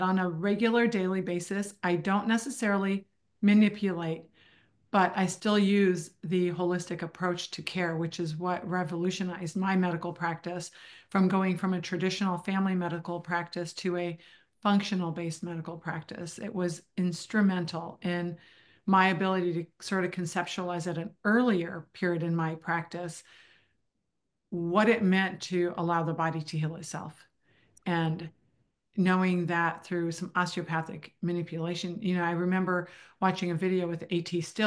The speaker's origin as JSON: {"language": "English", "country": "Iraq", "tie": "born or raised there", "moved": "yes", "said": "I grew up in Iraq, and you know, we moved here in the 1970s."}